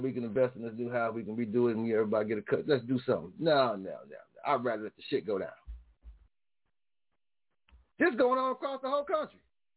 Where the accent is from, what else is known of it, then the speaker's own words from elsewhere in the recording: United States; using the term that's considered America their home as I'm American, black American.